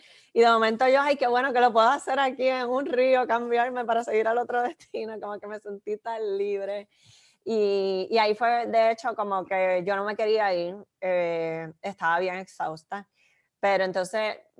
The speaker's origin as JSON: {"language": "Spanish", "country": "Puerto Rico", "said": "creo que somos las primeras boricuas en hacerlo."}